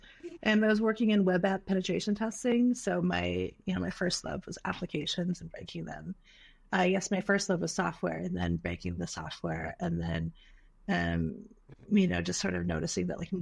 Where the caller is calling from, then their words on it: Minneapolis, Minnesota, United States; I'm in Minneapolis. It's unusually sunny right now.